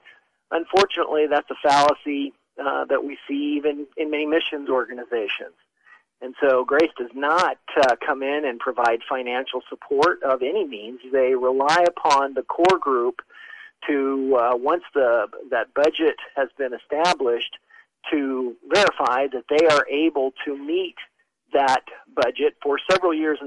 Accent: Montana, United States; I was born in Montana. He moved to Idaho, and we were able to visit in the summer, which I thought was wonderful because the community I grew up in, southwest Montana, was very conservative.

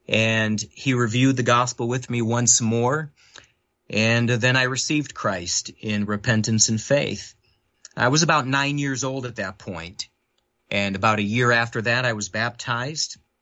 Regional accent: Detroit, Michigan, United States; born there; So I was born in Detroit in 1983

